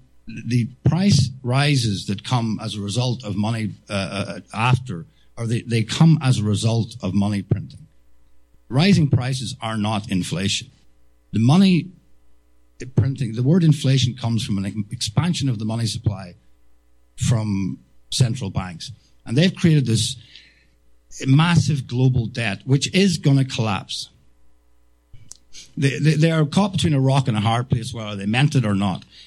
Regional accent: Northern Ireland, United Kingdom; I'm from Northern Ireland.

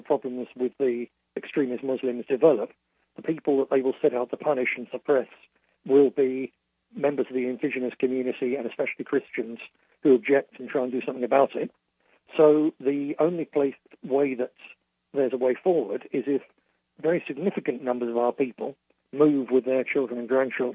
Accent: London, United Kingdom; I was born in London and spent the first part of my life there, and I hate to go back now because I'm a foreigner in my own capital city.

